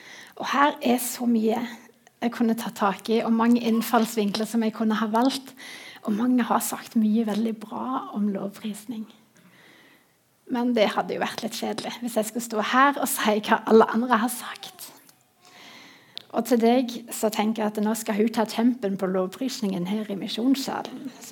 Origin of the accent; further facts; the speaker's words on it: Sandnes, Rogaland, Norway; now in Sviland, Norway; Bor på Sviland. Jeg har vokst opp på Gandal, men som dere hører fra dialekten, så er jeg ikke en ren gandalitt. Jeg har sterke røtter i Nordheimsund.